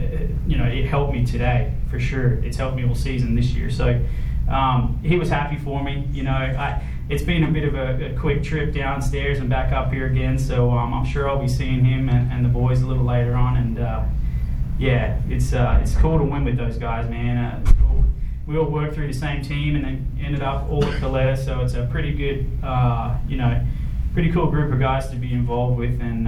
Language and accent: English; Australia; Growing up in Australia, you know, I knew of this race and this racetrack.